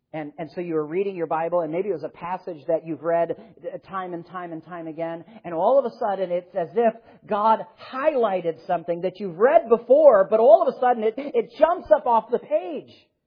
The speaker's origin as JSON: {"language": "English", "region": "Minnesota", "country": "United States", "tie": "born or raised there", "said": "typically when I grew up in Minnesota, we would watch Fran Tarkenton and Wade Wilson and those Minnesota Viking players."}